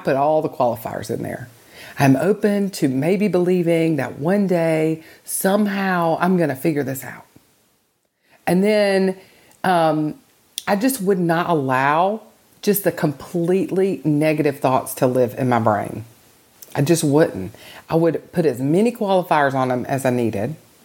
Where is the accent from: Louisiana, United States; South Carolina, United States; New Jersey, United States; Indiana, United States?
South Carolina, United States; Rock Hill; I'm from Rock Hill, South Carolina.